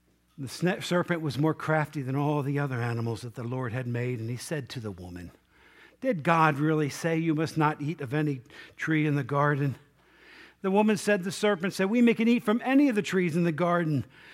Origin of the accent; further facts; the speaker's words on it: Maryland, United States; So we grew up in Cecil County, and we didn't have, you know, much of a diversity.